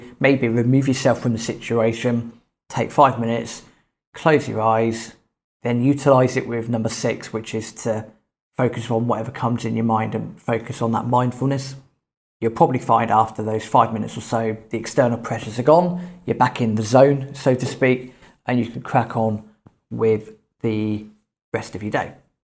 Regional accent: England, United Kingdom; born there; I was born in England

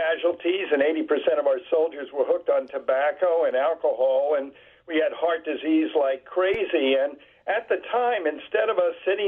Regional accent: Fort Lee, New Jersey, United States; Well, I grew up in Fort Lee, right across the bridge.

